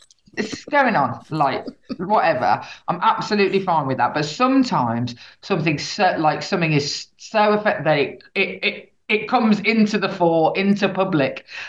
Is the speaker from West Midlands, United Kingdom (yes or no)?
yes; Birmingham, West Midlands, United Kingdom; I'm coming from Birmingham as well, that idea that we sort of slightly take the piss out of ourselves